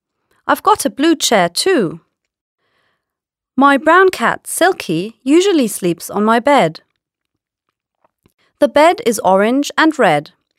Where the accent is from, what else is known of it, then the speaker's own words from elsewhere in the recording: Dublin, Leinster, Ireland; now in Bristol, United Kingdom; I'm from Dublin, but now I live in Bristol.